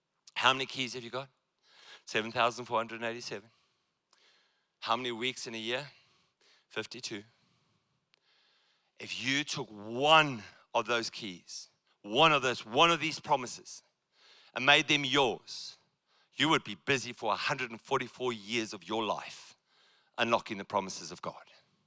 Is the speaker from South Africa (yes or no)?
yes; South Africa; Africa, I come from Africa, by the way. If you haven't realized, I come from South Africa. I'm talking about deep, deep Africa.